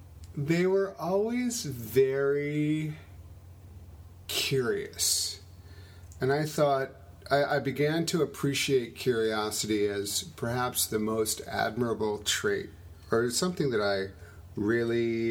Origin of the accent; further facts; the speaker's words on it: Madison, Wisconsin, United States; it informs a lot that I grew up in Madison, Wisconsin.